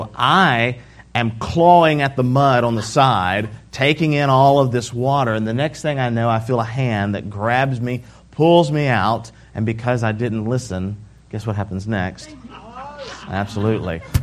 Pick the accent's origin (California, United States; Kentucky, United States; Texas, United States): Texas, United States; Beaumont; So, I grew up around Beaumont, Texas, and so close to the coast, but not as close as this, but close enough that when you dig a hole, it fills with water.